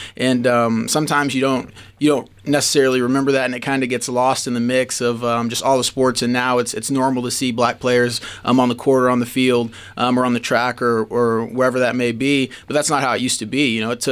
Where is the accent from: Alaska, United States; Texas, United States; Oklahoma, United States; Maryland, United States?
Texas, United States; Midland; I love my hometown of Midland. I love just the area in general of West Texas. You know, that's it's where I lived, you know, my whole life before, you know, I left and moved to Pittsburgh.